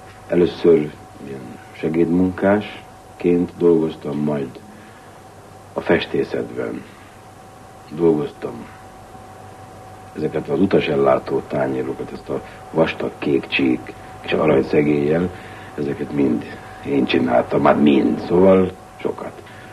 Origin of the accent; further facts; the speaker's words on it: Budapest, Hungary; 1936. július 2-án születtem Budapesten.